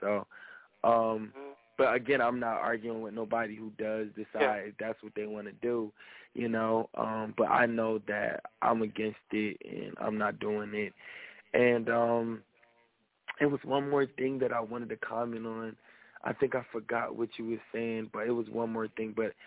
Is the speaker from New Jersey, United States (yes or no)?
yes; Trenton, New Jersey, United States; I'm from Trenton, New Jersey.